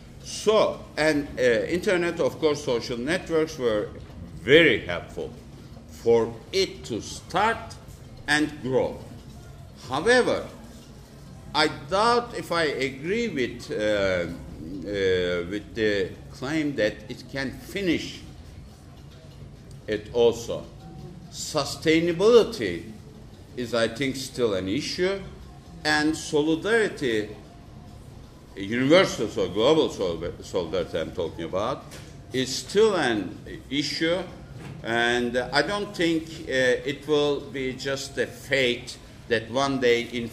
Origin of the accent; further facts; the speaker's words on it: Turkey; English is a second language; I'm from Turkey.